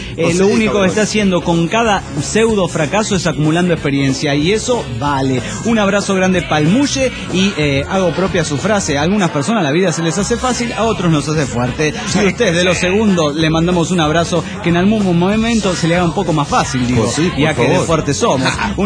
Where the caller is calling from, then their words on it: Villahermosa, Tabasco, Mexico; de Villahermosa, Tabasco, México.